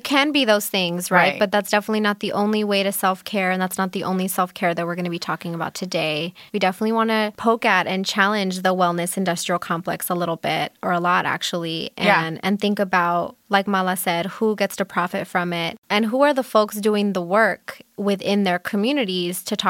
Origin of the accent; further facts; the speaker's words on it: Los Angeles, California, United States; Yeah, so I am also born and raised in Los Angeles. I'm a first generation Peruana Mexicana.